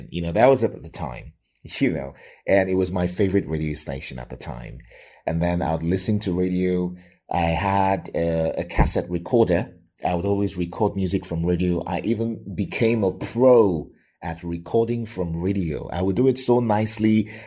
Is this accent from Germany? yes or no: no; Lagos, Nigeria; I grew up in Lagos. I was born and raised in Lagos.